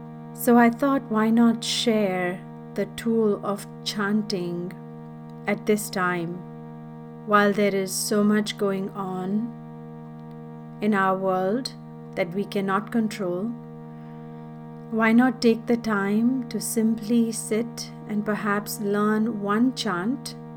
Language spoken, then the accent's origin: English; India; since I was a child growing up in India